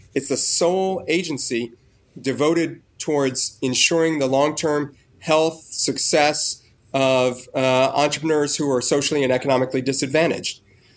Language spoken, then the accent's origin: English; East Cleveland, Ohio, United States; also born or lived in Washington, District of Columbia, United States; Well, DeRay, I grew up in Cleveland, Ohio, in East Cleveland, and then back and forth between Cleveland and DC.